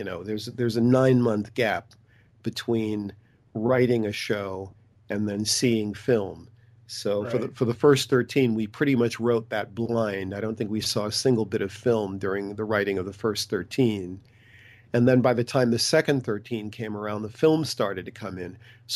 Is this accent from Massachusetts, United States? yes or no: yes; Boston, Massachusetts, United States; As I said, I'm originally from Boston, so I'm a kid in Boston. I'm reading the comic book, picking it up every month at the kiosk, in the subway.